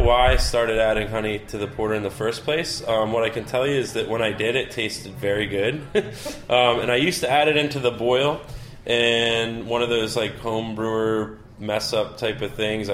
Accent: Newtown, Connecticut, United States; I'm actually from Newtown, Connecticut, okay.

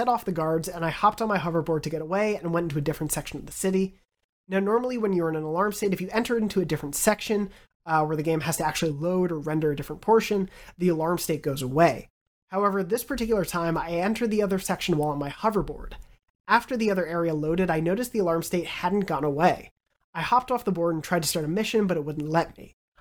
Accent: New York, United States; yeah, growing up on Long Island and having a laundry room now feels like such a foreign concept to me

